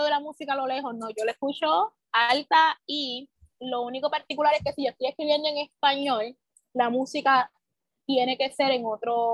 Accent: Loíza, Puerto Rico; Yo soy percusionista, soy de Loíza. Yo siempre crecí en la percusión, en el arte, en la música. Siempre crecí dentro de una comunidad que defiende la cultura

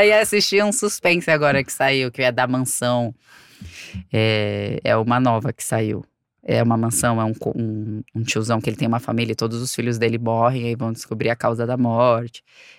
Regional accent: Santos, São Paulo, Brazil; Eu sou de Santos. Santos é uma praia linda.

